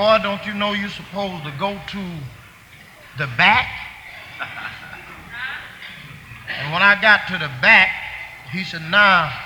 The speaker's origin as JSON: {"language": "English", "region": "Texas", "country": "United States", "tie": "born or raised there", "said": "When I was a boy, I never will forget, growing up in East Texas, I tried to make a successful shoe shining boy."}